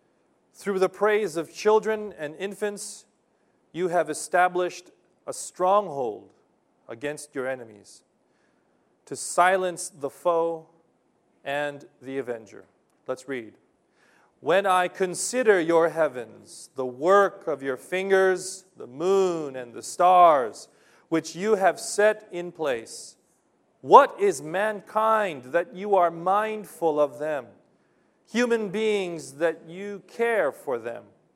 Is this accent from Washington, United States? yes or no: no; Los Angeles, California, United States; Growing up in Los Angeles, you didn't have a chance to look at the stars in the sky.